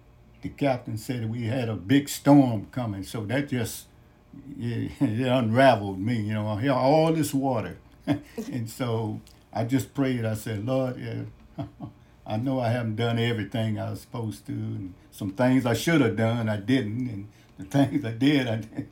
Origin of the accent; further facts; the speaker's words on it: Decatur, United States; I grew up in Decatur, on the south side of Decatur. And Mueller Park was right across the street from our house.